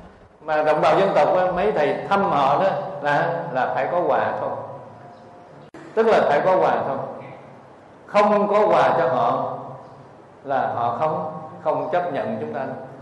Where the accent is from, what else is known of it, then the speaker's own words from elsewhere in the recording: Cu Chi, Ho Chi Minh City, Vietnam; tôi ở thành phố Hồ Chí Minh mà tôi đi về quê của tôi ở Củ Chi, quê là vùng cách mạng.